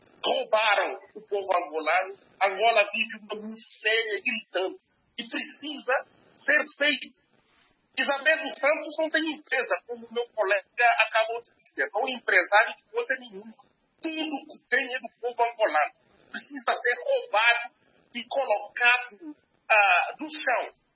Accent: Guinea-Bissau; Eu sou da Guiné-Bissau, apoiando.

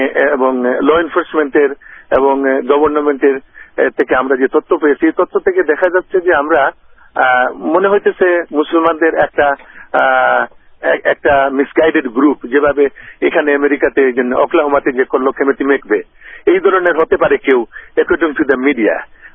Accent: Bangladesh; এর চাইতে আরো বেশি সমস্যায় আমরা বাংলাদেশি আছি

